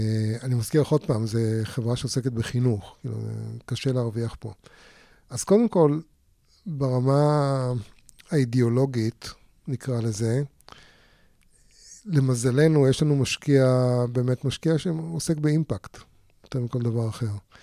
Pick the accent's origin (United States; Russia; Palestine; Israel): Russia; now in Australia; אני הגעתי לאוסטרליה מרוסיה